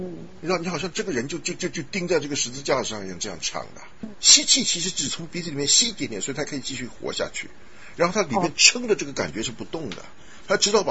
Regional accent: China; 或者我们中国人讲什么小腹丹田之气一点关系都没有

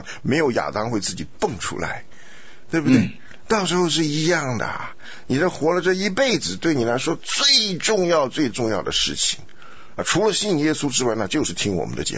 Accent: Beitou, Taipei, Taiwan; 我像我小时候住在北头，天天要经过天母的

